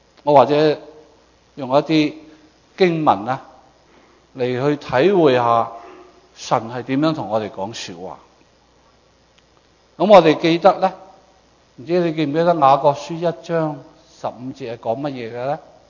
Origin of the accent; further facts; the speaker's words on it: China; 我哋中国人就我听讲啦